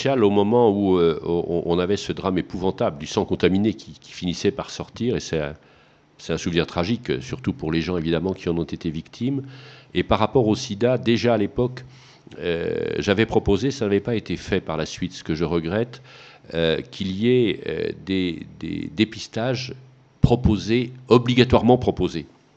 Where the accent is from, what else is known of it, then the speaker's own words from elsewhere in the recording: Provence-Alpes-Côte d'Azur, France; même si ce n'est pas chez nous, dans les Alpes-de-Haute-Provence, même si ce n'est pas chez nous en France